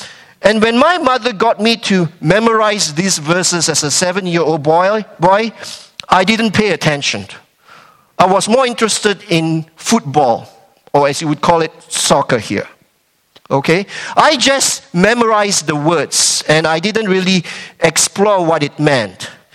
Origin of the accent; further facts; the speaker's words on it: Malaysia; English is a second language; When I was about 7 years old, growing up in Malaysia